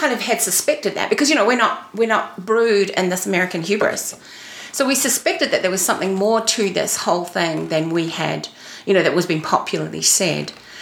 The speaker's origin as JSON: {"language": "English", "country": "New Zealand", "said": "as a woman, as Māori, and as a New Zealander."}